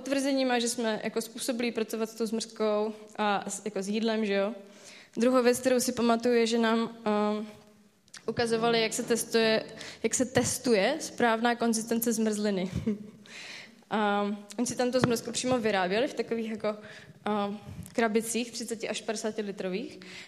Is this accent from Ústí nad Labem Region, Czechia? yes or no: no; Cheb, Karlovy Vary Region, Czechia; já jsem teda z Chebu původně a to tak jako velmi plynule navážu. Jsem z Chebu a tohle je přechod v Chebu.